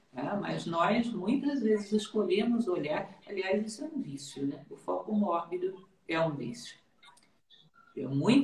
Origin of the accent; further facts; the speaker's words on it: Brazil; E nós, como humanidade, nós, como brasileiros, podemos coisas fantásticas.